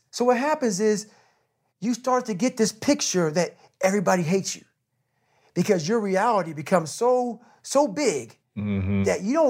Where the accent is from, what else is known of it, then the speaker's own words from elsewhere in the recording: Buffalo, New York, United States; born there; also born or lived in Indiana; I was born in Buffalo, New York.